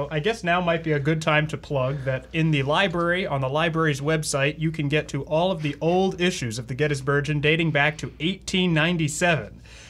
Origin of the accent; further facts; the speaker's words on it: Lancaster, Pennsylvania, United States; you wrote an op-ed in my hometown newspaper, Lancaster Online, about the monument controversy.